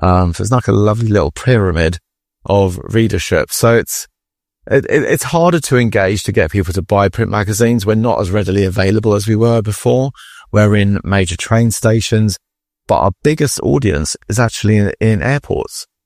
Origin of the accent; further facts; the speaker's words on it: Croydon, London, United Kingdom; I grew up in South London, in Croydon in the 90s, in the shadow of AIDS, in a very Greek Orthodox religious heavy family.